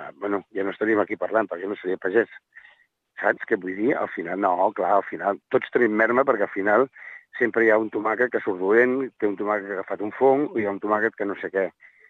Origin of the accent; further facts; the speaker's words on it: El Papiol, Catalonia, Spain; Jo soc de Papiol